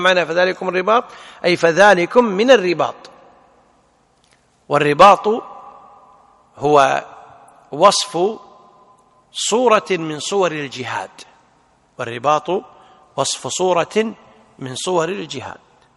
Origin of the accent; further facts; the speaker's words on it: Kuwait; عندنا في الكويت يسمونهم الصاعقة، صح؟